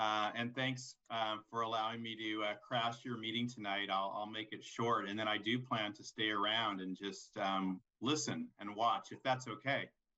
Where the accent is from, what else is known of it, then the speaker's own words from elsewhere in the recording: Half Moon Bay, California, United States; also born or lived in Bay Area; Although I come from Half Moon Bay, I was here in the area years ago. I've been up in the Bay Area for 10 years